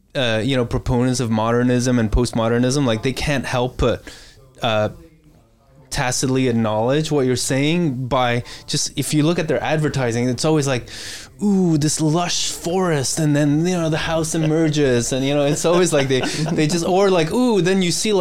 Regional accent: Bruges, Flanders, Belgium; And like I grew up in Bruges in Belgium.

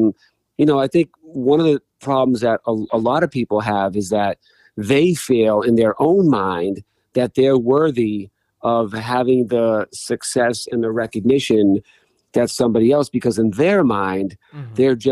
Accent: Boston, Massachusetts, United States; because I'm from Boston, will look at Boston in a more positive light.

